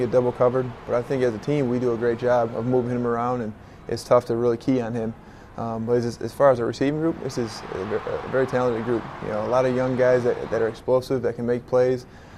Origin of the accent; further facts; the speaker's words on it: Chicago, Illinois, United States; because I grew up in Chicago and I was a Bears fan, the '85 Bears and all that.